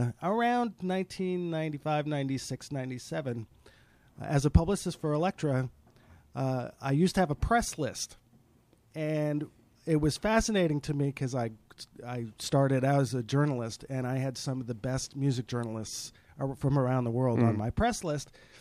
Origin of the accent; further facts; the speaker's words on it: Brooklyn, New York, United States; Well, I grew up in Brooklyn Heights, and eventually ended up working in the record business as a young adult in my 20s and 30s.